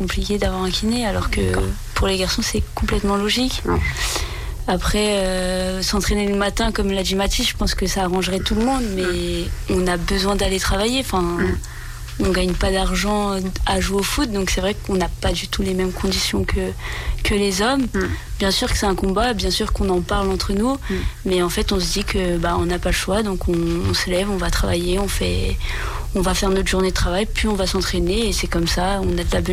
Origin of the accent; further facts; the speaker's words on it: Île-de-France, France; also born or lived in Bourges; Je viens de la région parisienne de base.